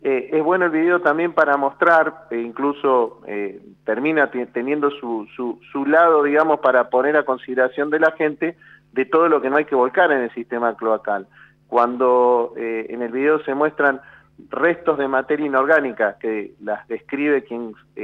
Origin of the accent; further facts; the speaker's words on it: San Antonio Oeste, Río Negro, Argentina; como en algunas ciudades de la provincia de Río Negro. Yo soy de San Antonio Oeste.